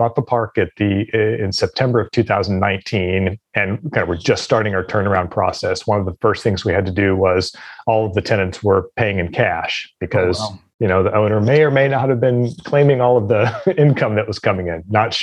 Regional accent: San Jose, California, United States; I grew up in San Jose, California, went to San Jose State University, jumped into a corporate finance career, spent a few years working in the UK for this one particular company

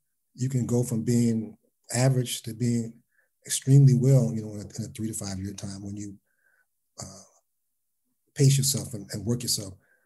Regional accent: Cincinnati, Ohio, United States; One year we got a chance to play at the halftime for the Cincinnati Bengals, which I'm from Cincinnati.

